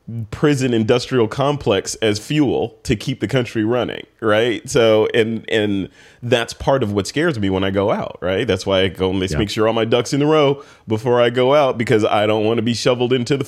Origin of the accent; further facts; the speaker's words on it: Chicago, Illinois, United States; growing up in Chicago, which is on the South Side, which is predominantly black, right?